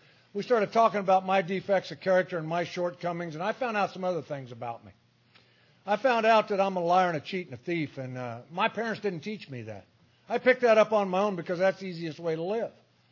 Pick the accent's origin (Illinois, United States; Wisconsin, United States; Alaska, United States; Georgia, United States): Illinois, United States; Danville; I was born in Danville, Illinois, and Dad worked on the railroad, and Mom was took care of me and my two brothers, and I just had a great childhood growing up in Danville